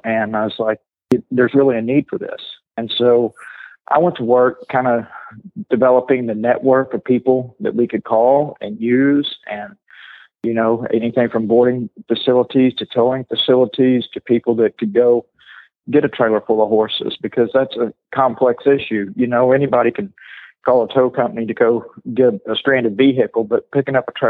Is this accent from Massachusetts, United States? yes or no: no; Fort Worth, Texas, United States; Well, I grew up around Fort Worth, Texas, and I come from a long line of horse trainers and rodeo athletes